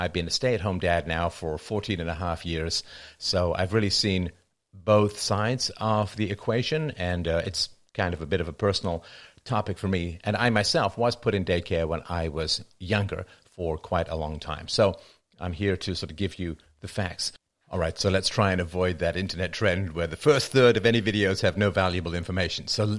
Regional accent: London, United Kingdom; I grew up in London

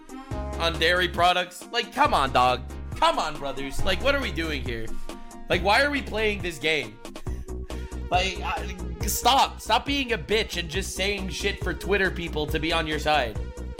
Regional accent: Canada; I'm Canadian, obviously, I want Canada to do well.

